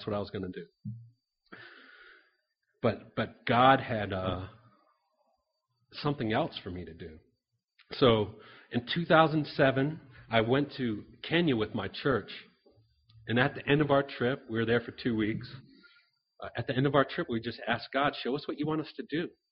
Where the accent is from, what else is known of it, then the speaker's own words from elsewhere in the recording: Portsmouth, New Hampshire, United States; I'm originally from Portsmouth, New Hampshire.